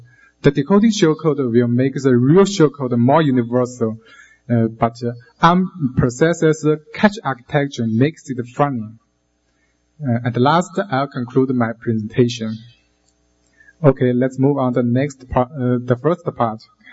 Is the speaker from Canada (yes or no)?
no; China; from China.